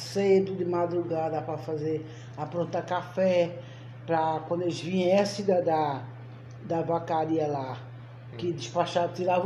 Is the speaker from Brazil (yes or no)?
yes; Pernambuco, Brazil; born or raised there